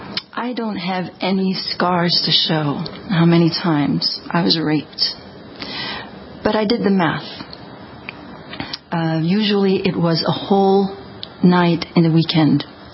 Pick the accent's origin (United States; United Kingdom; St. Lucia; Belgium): Belgium; English is a second language; I was raised in Belgium